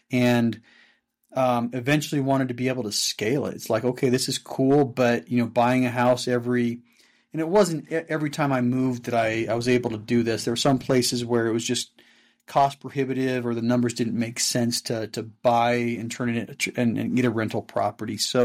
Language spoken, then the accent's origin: English; Salt Lake City, Utah, United States; Yeah, so born and raised in the Salt Lake area, and you know, it took me a long time to actually start investing here, but born and raised in Salt Lake